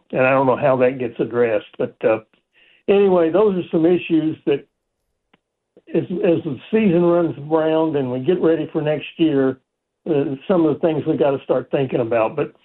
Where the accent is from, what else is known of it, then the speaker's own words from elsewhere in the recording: Little Rock, Arkansas, United States; growing up in Little Rock, we had an old baseball coach